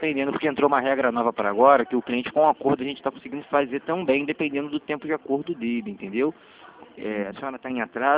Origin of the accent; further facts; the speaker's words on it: Bangu, Rio de Janeiro, Brazil; Era de Bangu, né? Da minha terra.